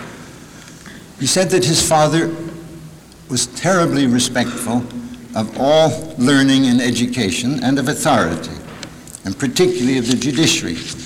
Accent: Baltimore, Maryland, United States; I'm from Baltimore. When I was in college, Henry Mencken was a big factor in my life.

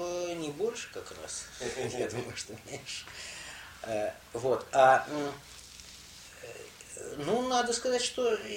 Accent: Moscow, Russia; also born or lived in Ukraine; Я, в общем, москвич с трех лет.

